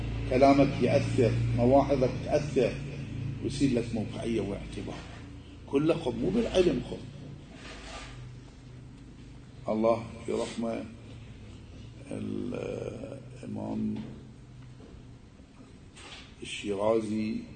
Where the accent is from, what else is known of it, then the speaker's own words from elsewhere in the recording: Iraq; مثل ما يعبرون عندنا بالعراق عسكا